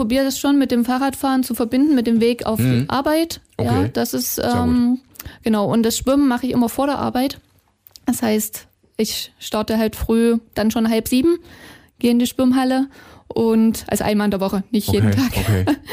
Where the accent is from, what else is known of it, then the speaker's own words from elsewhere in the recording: Dresden, Saxony, Germany; also born or lived in Munich; bin aus Dresden, bin hier geboren